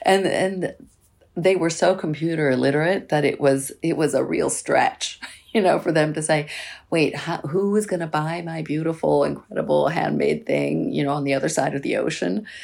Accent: Florence, Tuscany, Italy; So, as you said, I am from Florence, and Florence is the seat of the Renaissance

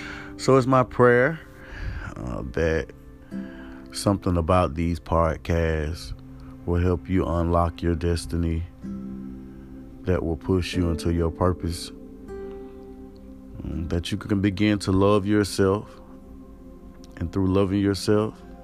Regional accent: East Point, Georgia, United States; born there; I was born in East Pont.

